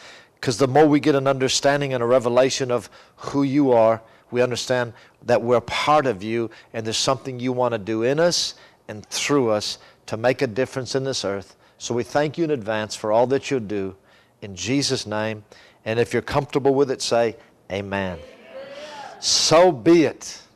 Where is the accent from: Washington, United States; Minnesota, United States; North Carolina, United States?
Minnesota, United States; Albert Lea; born and raised in Albert Lea.